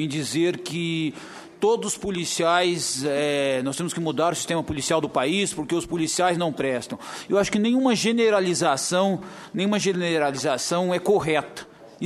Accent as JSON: {"language": "Portuguese", "region": "Paraná", "country": "Brazil", "said": "eu sou paranaense, mas fui eleito por Goiás. Eu já fui professor no Paraná, fui policial no Paraná."}